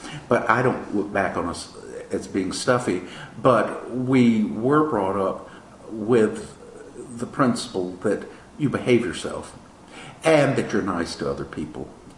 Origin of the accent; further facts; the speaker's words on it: Slapout, Alabama, United States; also born or lived in Montgomery; I grew up in Slapout, Alabama.